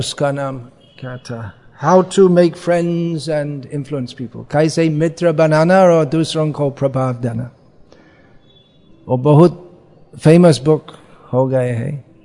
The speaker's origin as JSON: {"language": "Hindi", "country": "United Kingdom", "tie": "born or raised there", "said": "तो मैं जब छोटा था इस जीवन में और ब्रिटेन में मेरा जन्म था, बचपन बीत गया था"}